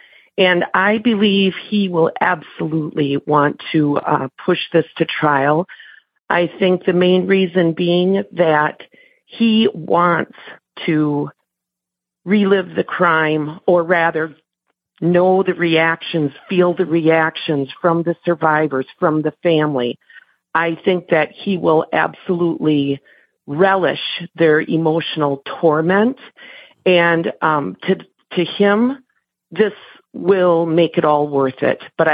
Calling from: Wisconsin, United States; I'm calling from Wisconsin.

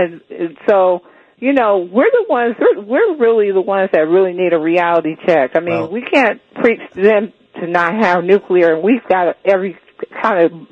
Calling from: Los Angeles, California, United States; From L.A.

